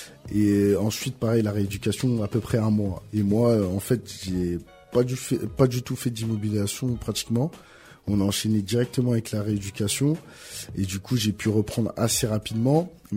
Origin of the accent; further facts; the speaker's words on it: Torcy, Île-de-France, France; Moi, je viens de Torcy.